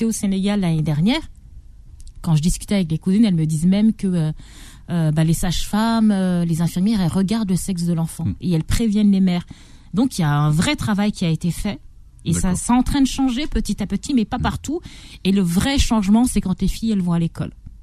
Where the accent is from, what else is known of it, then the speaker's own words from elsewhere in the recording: France; moi je suis née en France, j'ai grandi